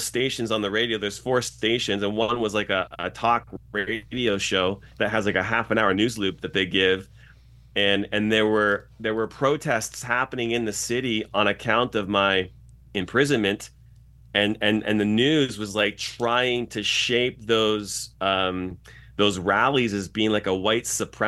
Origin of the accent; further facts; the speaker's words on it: Toronto, Ontario, Canada; I grew up in Toronto, and I grew up in a part of Toronto that afforded me a certain degree of streets sense as well.